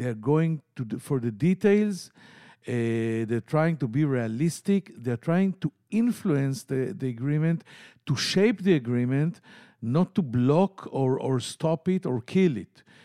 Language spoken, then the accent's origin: English; Tel Aviv, Tel Aviv District, Israel; from Tel Aviv.